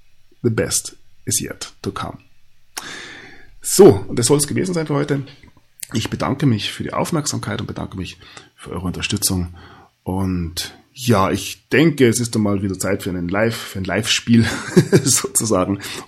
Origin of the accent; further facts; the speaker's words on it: Bavaria, Germany; über die sogar ich als Bayer lachen kann